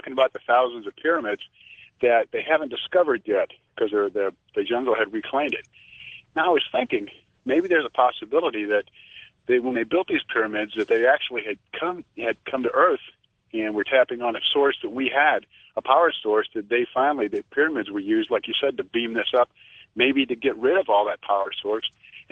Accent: St. Louis, Missouri, United States; now in Phoenix, United States; And I'm originally from St. Louis. Used to listen to Jim White all the time on Camel X.

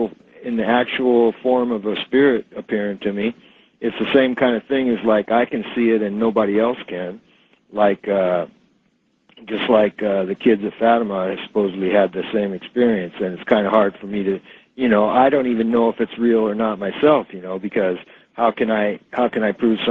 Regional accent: Eatonville, Washington, United States; I'm from Eatonville, Washington.

